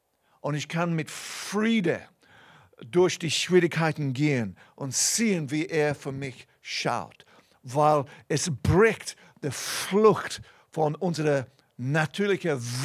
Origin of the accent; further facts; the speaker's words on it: Bern, Switzerland; Ja, das ist unser Heimatsort sozusagen. Mein Pass steht, ist Biglen bei Bern. Ich bin eine stolze Berner, aber ich habe eine höhere Bürgerschaft sozusagen. Ich bin ein Kind Gottes.